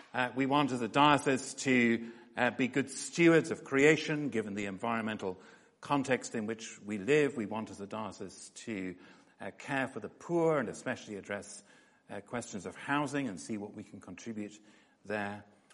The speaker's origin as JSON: {"language": "English", "region": "Yorkshire and the Humber", "country": "United Kingdom", "said": "I say that as a Yorkshireman."}